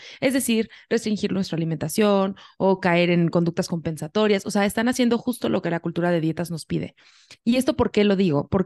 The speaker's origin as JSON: {"language": "Spanish", "country": "Mexico", "said": "Yo soy mexicana, vivo en la Ciudad de México, tengo 27 años cuando estamos grabando esto"}